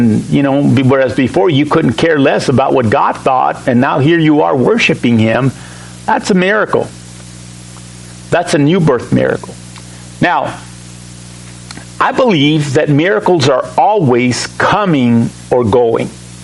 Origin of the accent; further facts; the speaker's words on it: Southwest, United States; now in Effingham, United States; I had never lived in Illinois before. I was raised in the Southwest.